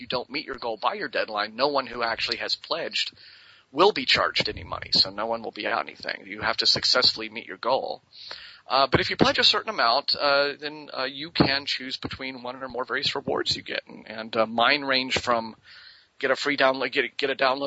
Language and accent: English; Austin, Texas, United States; I learned about an interesting historical case about my hometown, Austin, Texas.